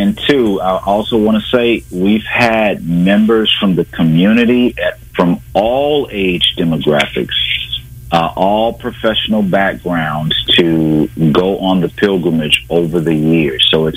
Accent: Kansas City, Kansas, United States; You know, growing up in Kansas City, Kansas, where my neighborhood was once part of the Wyandot Nation, and how the Wyandot Nation was split.

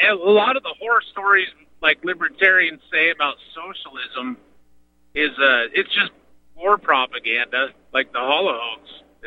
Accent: United States; I think our being an American, we got that pioneer thing going on, the individualism

